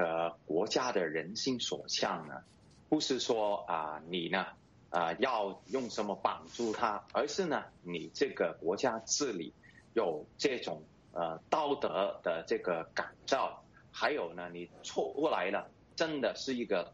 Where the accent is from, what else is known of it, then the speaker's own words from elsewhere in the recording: Hong Kong; 我们香港人是要求你兑现承诺